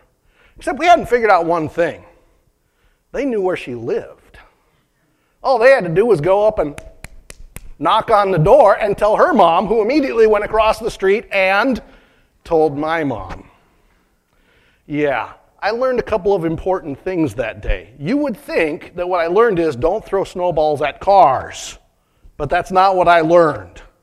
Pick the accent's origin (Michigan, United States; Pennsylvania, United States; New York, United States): Michigan, United States; We grew up in the Upper Peninsula, so, you know, there's like snow on the ground 6-7 months a year.